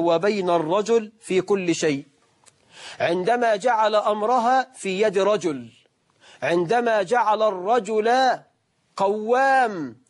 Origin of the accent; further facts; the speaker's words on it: Egypt; واحنا عندنا في مصر 12 مليون عانس تخطوا سن 35